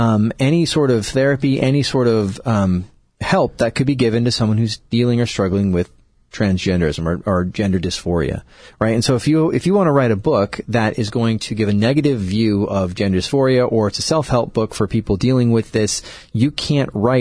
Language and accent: English; California, United States; Here's the deal, California, and I'm a Californian, I'm going to speak to this.